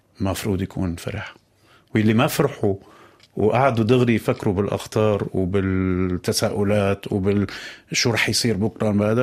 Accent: Damascus, Damascus Governorate, Syria; وكمان كسوري وكدمشقي

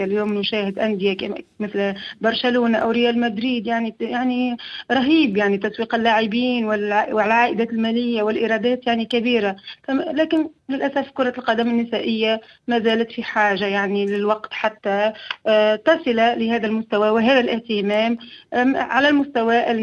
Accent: Tunisia; أتحدث على إفريقيا لا أتحدث على أوروبا، لأن هناك شتان صراحة بين أوروبا وبين إفريقيا وآسيا وحتى يعني بلدي تونس

